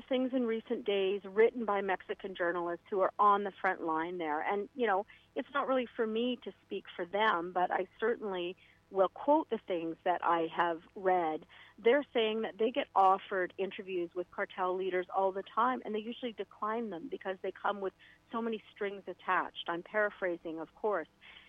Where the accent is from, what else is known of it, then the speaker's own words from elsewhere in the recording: Canada; whether it's me as a Canadian journalist or a Hollywood star like Sean Penn